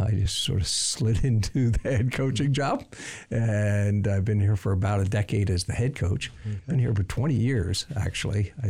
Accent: Pennsylvania, United States; I grew up in Pennsylvania. So I know I'm in Spartan country here, but I went to Penn State.

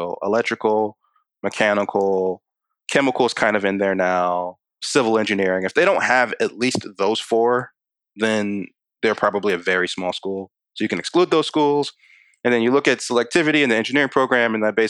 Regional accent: Maryland, United States; I narrowed out Morgan because I grew up in Baltimore County, felt like it was way too close to home.

